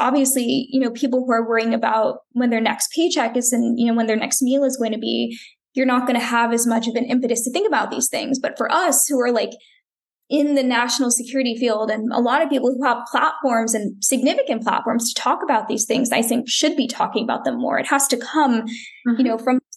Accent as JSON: {"language": "English", "country": "United States", "said": "I mean, I am an American"}